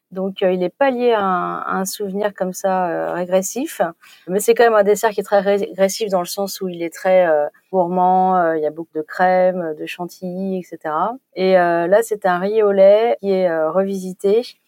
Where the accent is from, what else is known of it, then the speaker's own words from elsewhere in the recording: Paris, Île-de-France, France; Je suis parisienne et étant évidemment gourmande, j'aime beaucoup aller au restaurant, trouver des bonnes adresses, etc.